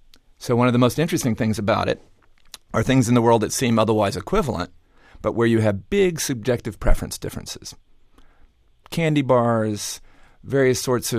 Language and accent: English; Atlanta, Georgia, United States; I'm from Atlanta, Georgia, the home of Coca-Cola.